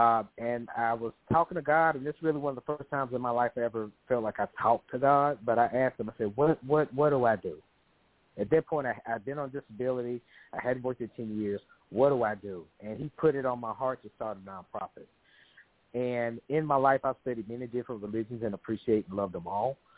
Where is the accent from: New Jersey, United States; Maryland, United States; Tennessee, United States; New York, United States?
Tennessee, United States; Memphis; now in Dallas, United States; Memphis, it's something negative. And, I still have a son that lives there, and I want to try to make my hometown the best it can be, especially in terms of dealing with mental health. And Dallas has been wonderful to me